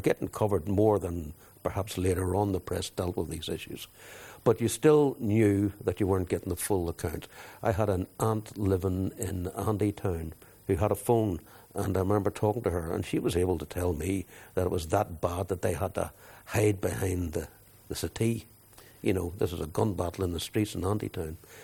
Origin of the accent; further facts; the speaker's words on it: England, United Kingdom; And I think growing up in England, I felt very alienated there.